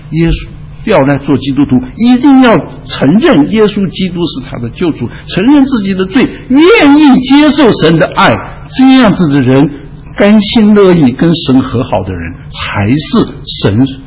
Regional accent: China; 我是中国人的话，他认为，嘿，你可能不忌讳这个哈。

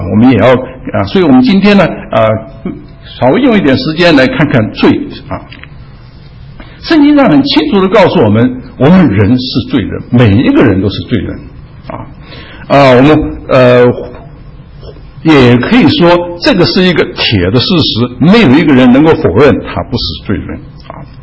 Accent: China; 只是我们中国人不喜欢用这个罪这个字，我们中国人喜欢用过这个字啊。

